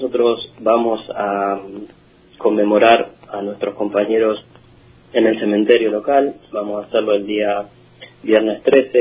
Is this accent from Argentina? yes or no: yes; Argentina; no es la que deberíamos estar viviendo como argentinos